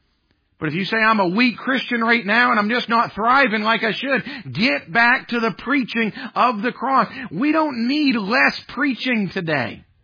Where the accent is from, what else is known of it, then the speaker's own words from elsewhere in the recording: New England, United States; Now, listen, I'm with you. I'm from New England.